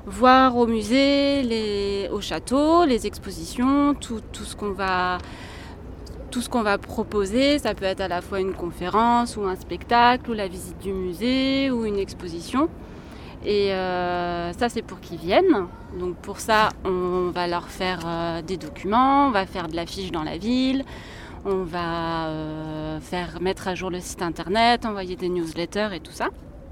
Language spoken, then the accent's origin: French; Nantes, Pays de la Loire, France; J'ai 35 ans, je suis nantaise et j'aime beaucoup mon château.